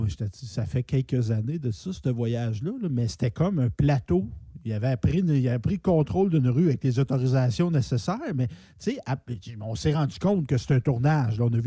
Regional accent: Quebec, Canada; on est juste des Québécois.

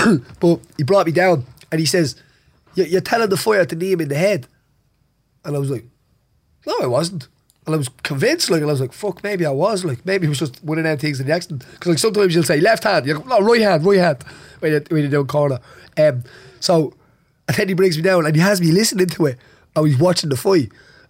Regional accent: Dublin, Leinster, Ireland; accent: Dublin; my Dublin accent nearly got me into trouble

